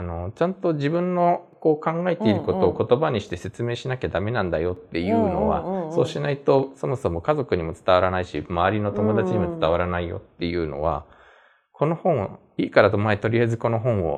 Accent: Kanto, Japan; 僕はあの生まれも育ちも関東なんで、

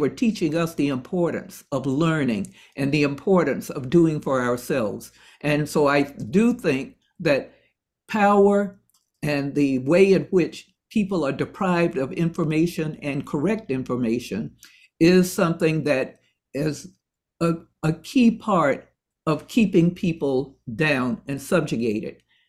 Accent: Alabama, United States; when I grew up in Alabama, that when they were depriving us of a decent, they tried to deprive us of a decent education

